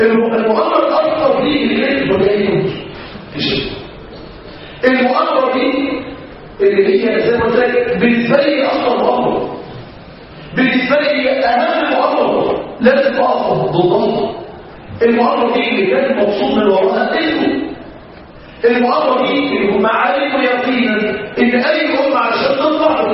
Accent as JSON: {"language": "Arabic", "town": "Mansoura", "region": "Dakahlia", "country": "Egypt", "said": "عندنا في المنصوره"}